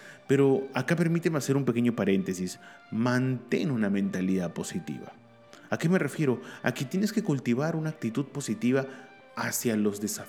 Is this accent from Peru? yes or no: yes; Peru; Nos indican realmente que, al menos en mi país, en Perú, la gente desea emprender